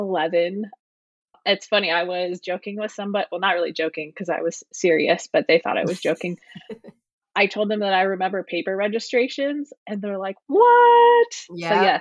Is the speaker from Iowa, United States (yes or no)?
yes; Davenport, Iowa, United States; I'm from Iowa, Davenport, Iowa.